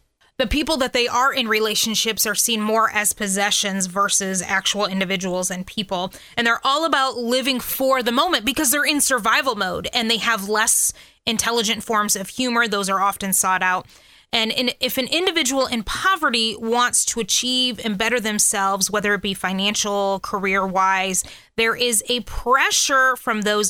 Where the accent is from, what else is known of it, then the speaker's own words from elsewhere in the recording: United States; that was a complete culture shock to me because here I am from America.